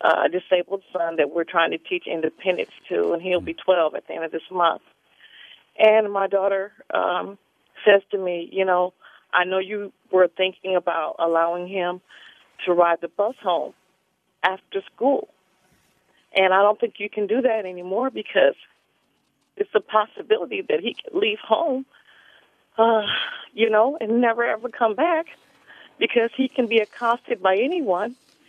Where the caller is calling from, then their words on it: Oakland, California, United States; Hi, good morning. I'm calling from Oakland, California.